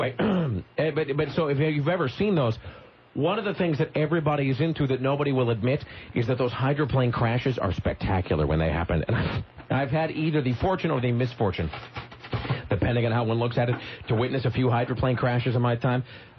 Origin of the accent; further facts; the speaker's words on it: Kennewick, Washington, United States; When you grow up in Kennewick, Washington, the entire year is either leading up to or recovering